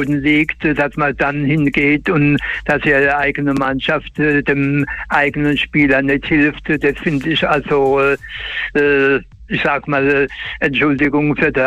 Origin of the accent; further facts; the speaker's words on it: Ludwigshafen, Rhineland-Palatinate, Germany; Ich komme aus Ludwigshafen.